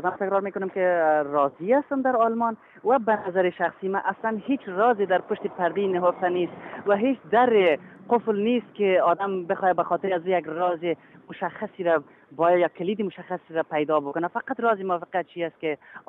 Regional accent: Afghanistan; now in Germany; من زمانی که از افغانستان آمدم در حدود 2.5 سال، تقریبا 1 سال که در مسیری راه بودم و بعدش هم 1.5 سال در آلمان،

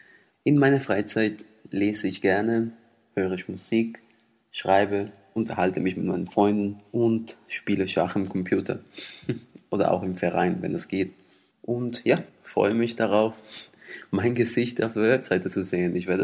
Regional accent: Puerto Rico; born there; German is a second language; Ich bin auf Puerto Rico geboren, eine kleine Insel in der Karibik. Ich bin 1980 geboren.

